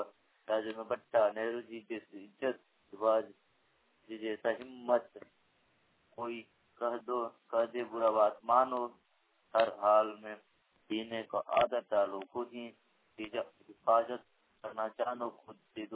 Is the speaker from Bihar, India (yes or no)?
no; Gazi, Jharkhand, India; मैं ग्राम गाजी पोस्ट लेदा जिला गिरिडीह के निवासी हूँ।